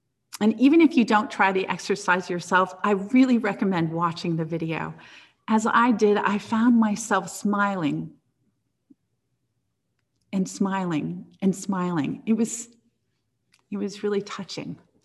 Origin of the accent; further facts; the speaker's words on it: Medford, Oregon, United States; the house where I grew up in Medford, Oregon.